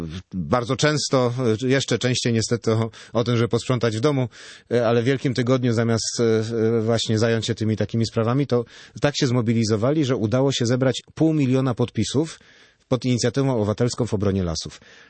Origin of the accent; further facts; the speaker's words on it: Racibórz, Silesian Voivodeship, Poland; mój Śląsk też, bo jestem z Raciborza przecież, ze ziemi raciborskiej, z tego regionu pięknego